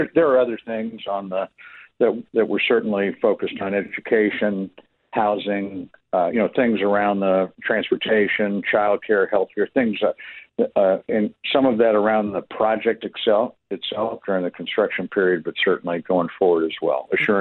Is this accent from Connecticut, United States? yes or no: no; Kansas City, Missouri, United States; You know, this is my hometown. I feel I take the legacy of Ewing Kauffman. I'm not sure everybody today knows all that he did to make sure that the Royals are here.